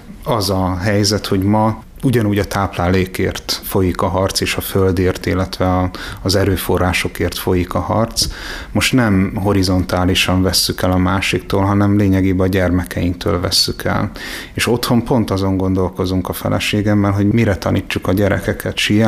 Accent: Kecskemét, Bács-Kiskun, Hungary; és itt a szomszédfaluban nőttem fel Kecskeméten.

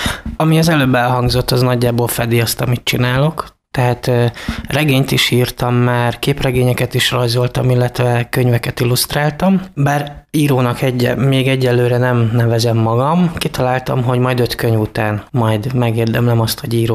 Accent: Kiskunhalas, Bács-Kiskun, Hungary; also born or lived in Budapest / Kecskemét; Családom jó része kiskuhalasi, és noha Pesten születtem, mert elég sokat költözködtünk. Általános iskolás koromban 2. itt éltünk Halason, és itt jártam ki az általánost.

